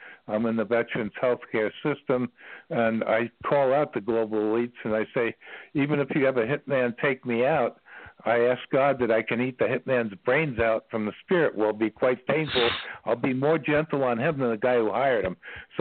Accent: Queens, New York, United States; now in Ashland, United States; Originally from New York. I grew up in Queens, but I'm currently living in the center of the universe now, Ashland, Virginia.

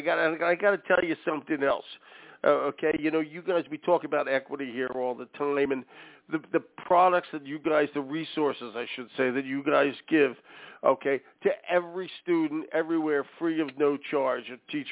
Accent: Philadelphia, Pennsylvania, United States; She's in Erie, PA, that diagonal opposite to my hometown of Philadelphia.

